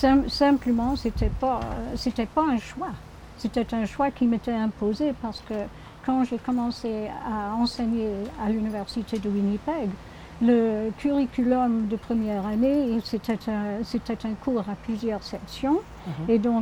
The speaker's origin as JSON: {"language": "French", "region": "Yorkshire and the Humber", "country": "United Kingdom", "tie": "born or raised there", "also_born_or_lived": "Scotland / France", "lives_now": "Canada", "said": "Moi j'ai passé les 5 premières années de ma vie en Écosse, et puis mon père a eu un poste dans le Yorkshire. Et puis à 17 ans, je suis allée en France, et puis je suis retournée en Écosse."}